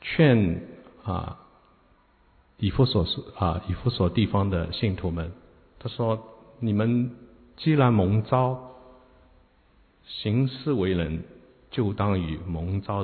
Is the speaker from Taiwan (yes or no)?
no; China; moved away; 记得以前在中国